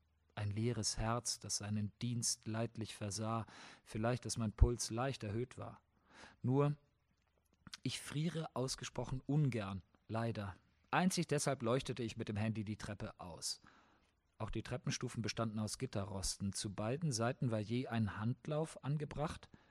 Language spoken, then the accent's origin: German; Zug, Switzerland; born there; moved away as an adult; Zug ist meine Heimat, was so viel heißt wie, ich bin in Zug geboren.